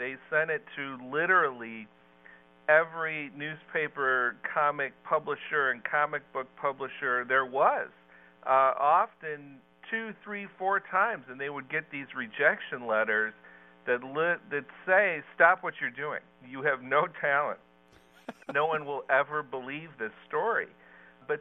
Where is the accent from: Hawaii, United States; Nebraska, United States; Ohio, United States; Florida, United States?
Ohio, United States; Cleveland; And I was born in Cleveland, not during the Great Depression, but growing up in Cleveland, my dad sold windows